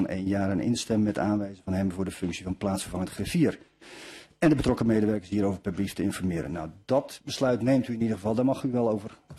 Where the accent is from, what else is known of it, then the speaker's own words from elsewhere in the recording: Leiden, South Holland, Netherlands; ik ben een Leidenaar